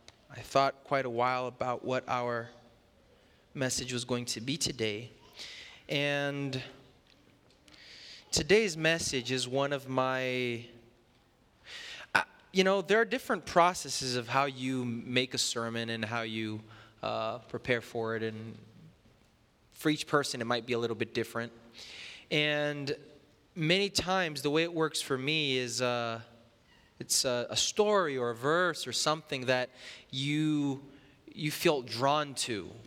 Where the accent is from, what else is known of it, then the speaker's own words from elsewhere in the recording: Brazil; I'm from Brazil, and growing up, I would always go to, the northeastern part of Brazil, which is where my mother's family is from.